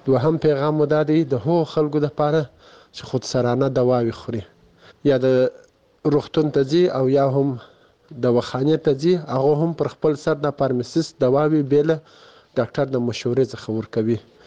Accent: Kandahar, Afghanistan; د کندهار ولایت د سور لسمینه

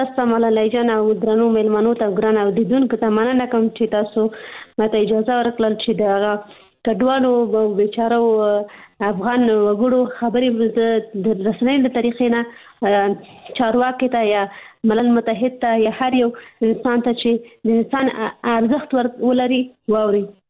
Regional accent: Pakistan; زه په پاکستان کې پیدا شوی یم، هلته مې ژوند تیر کړی، تر لسنه پورې ما درس ویلی،

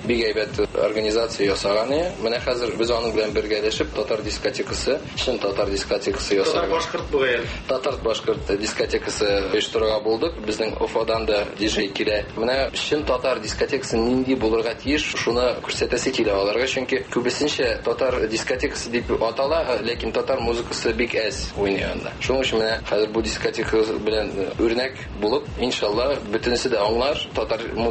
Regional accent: Tolyatti, Samara Oblast, Russia; born there; мин туган шәһәремне Казан дип күрәм. Үзем Тольяттида тусам да.

